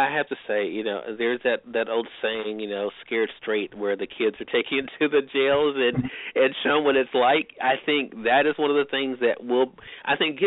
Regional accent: Mississippi, United States; but also on the radio dial in my home state of Mississippi, WYED 94.1 FM.

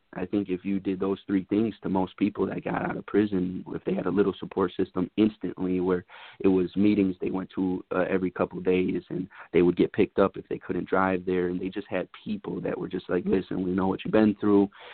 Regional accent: Wisconsin, United States; I'm from Wisconsin, but most of them are from the hood in Milwaukee

